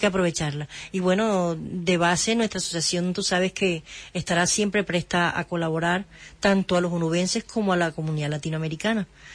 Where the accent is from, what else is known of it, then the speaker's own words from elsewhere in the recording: Colombia; moved away as an adult; now in Huelva, Spain; Igual yo llegué a España, ya tengo, voy a tener 9 años de estar aquí en España. Llegué directamente a Huelva, casada desde Colombia con un español, y mi marido es manchego.